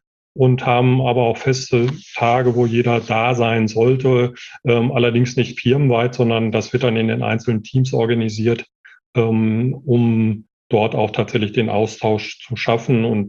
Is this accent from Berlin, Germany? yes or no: no; North Rhine-Westphalia, Germany; Ja, ich bin tatsächlich, außerhalb würde man sagen, Kind des Ruhrgebiets. Bin also tatsächlich in Mahl aufgewachsen.